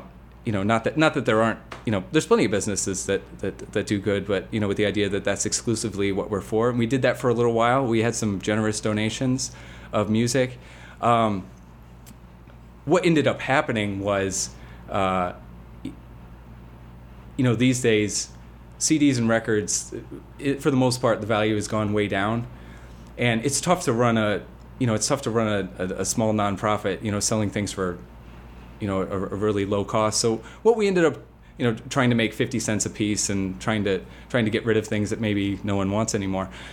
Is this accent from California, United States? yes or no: no; Connecticut, United States; I grew up in Connecticut, and one of my friends from Connecticut is on the board